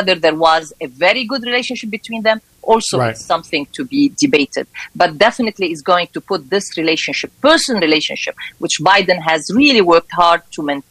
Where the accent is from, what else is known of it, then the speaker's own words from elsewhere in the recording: United States; to be very honest, as an American